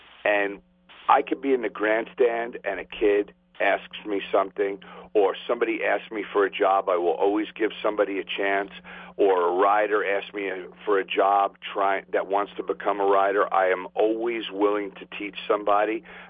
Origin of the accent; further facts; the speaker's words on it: New York, United States; I'm born and raised in New York, and I'm all about New York, and I root for the Mets